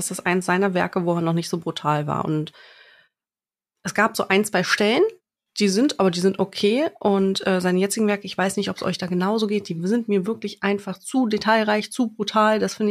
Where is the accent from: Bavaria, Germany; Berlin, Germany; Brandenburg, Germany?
Berlin, Germany; Also als Berliner, wenn man die Gegenden kennt